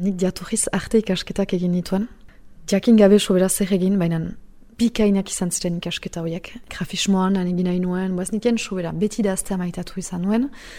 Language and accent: Basque; Saint-Jean-de-Luz, Nouvelle-Aquitaine, France; 36 urte ditut, Donibane Lohizunekoa naiz. Euskarako irakasle naiz